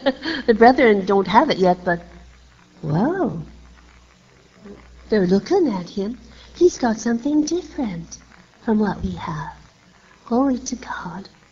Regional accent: Canada; I'm sorry, but I'm from Canada. And up there, when we talk about a mess, well, that's a mess.

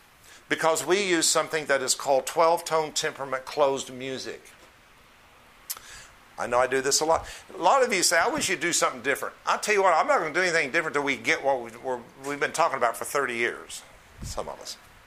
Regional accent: United States; We were raised and born in America.

